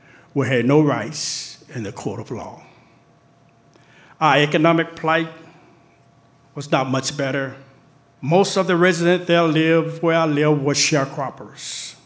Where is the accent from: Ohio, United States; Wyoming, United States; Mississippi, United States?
Mississippi, United States; Money, Mississippi is a little town. It's about 10 miles to the north of Greenwood. August of 1955. I grew up in the Jim Crow system.